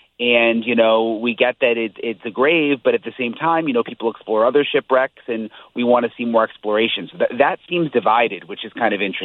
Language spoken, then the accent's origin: English; Florida, United States; And, you know, I'm from Florida, so the driving in the snow was kind of crazy.